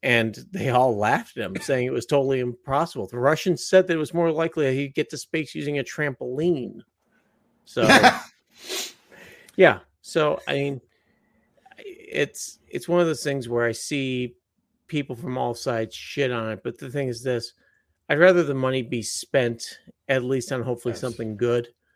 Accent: Chicago, Illinois, United States; I grew up in Chicago. I've been a Bears fan all my life.

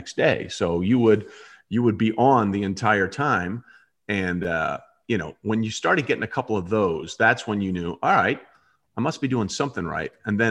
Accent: St. Louis, Missouri, United States; I'm new here from St. Louis.

